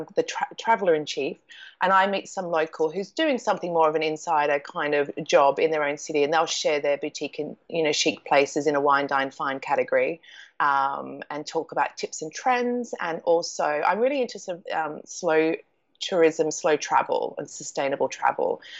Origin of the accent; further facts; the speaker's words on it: Australia; I grew up in Australia by the beach with, like, nothing old.